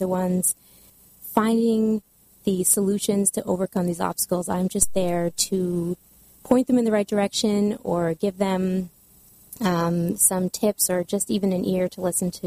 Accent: Berwick, Maine, United States; also born or lived in Japan / Utah; I grew up in Maine, moved to Maine when I was in fifth grade. Uh-huh. I lived a little bit in Utah and was born in Japan, but I lived in Berwick, Maine, which is in southern Maine, very near the New Hampshire border.

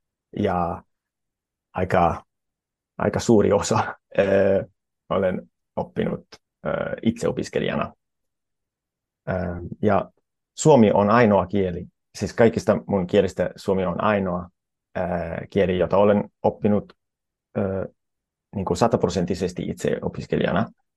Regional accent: Italy; first language Italian; Finnish is a second language; mä olen italialainen, eli italia on mun ainoa äidinkieli. Sitten sen lisäksi osaan saksaa, englantia, portugalia, suomea, ranskaa ja romania aika hyvin.

